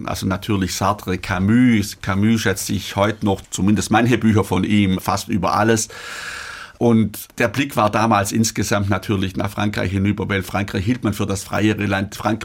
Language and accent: German; Ehingen, Baden-Württemberg, Germany; Ehingen, wo ich herkomme, das war der Amtshauptsitz von Vorderösterreich.